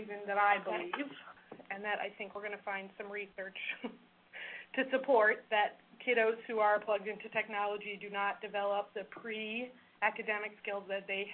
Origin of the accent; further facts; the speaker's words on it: Kodiak, Alaska, United States; I'm from Kodiak, born and raised, and home, doing good work, I hope.